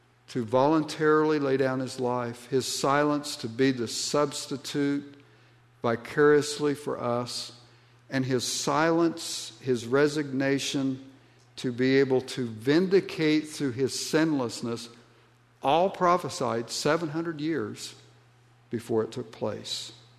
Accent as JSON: {"language": "English", "region": "Ohio", "country": "United States", "tie": "born or raised there", "accent": "hillbilly twang", "moved": "yes", "said": "I grew up in Southeast Ohio, and I kind of got stuck with this hillbilly twang, and I can make it worse, believe me, because I've lived away long enough."}